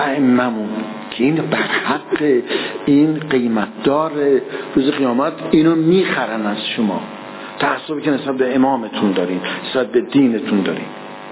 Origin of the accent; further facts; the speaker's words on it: Iran; مثل که ما مردم ایرانیم دیگه